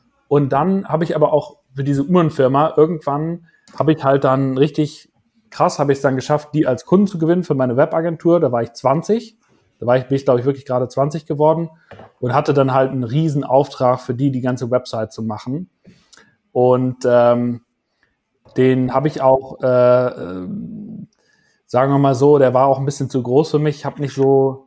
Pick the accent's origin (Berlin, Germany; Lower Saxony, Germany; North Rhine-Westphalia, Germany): North Rhine-Westphalia, Germany; Münster; wo ich aufgewachsen bin in Münster